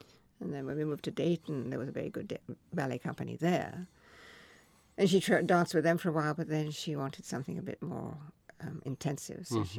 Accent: India; also born or lived in Canada; now in United States; And the mimosa trees looked like the trees that I grew up with in India.

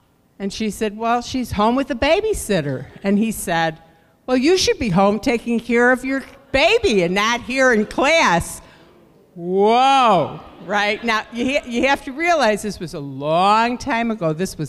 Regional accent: Chicago, Illinois, United States; I grew up in Chicago, so we were in Chicago

